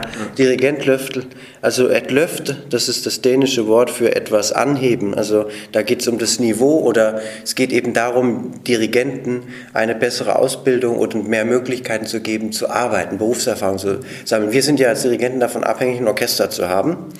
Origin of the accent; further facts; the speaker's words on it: Hesse, Germany; also born or lived in Bad Brückenau; Nein, ich bin Deutscher, ich bin in Hessen, in Bayern bin ich ja geboren, bei Bad Brückenau, und bin aber in Hessen aufgewachsen und bin Deutscher